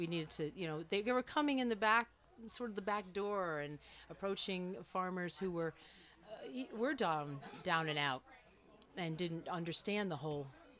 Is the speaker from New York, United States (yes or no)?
yes; Callicoon, New York, United States; born there; I was born here. I was born in the Calicoon Hospital.